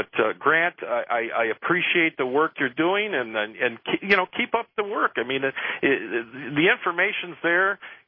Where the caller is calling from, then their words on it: Michigan, United States; from Michigan on Streamlink.